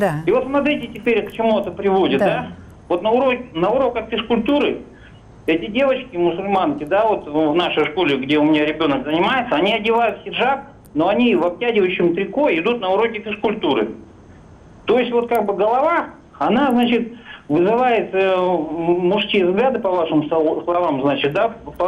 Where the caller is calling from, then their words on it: Chita, Zabaykalsky Krai, Russia; У нас в Чите тоже есть такие, значит, школы